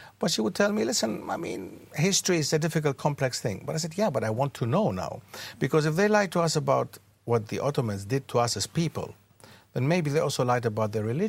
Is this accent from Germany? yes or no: yes; Germany; And growing up in German society, knowing German and Greek quite well, gave me the access to two languages automatically.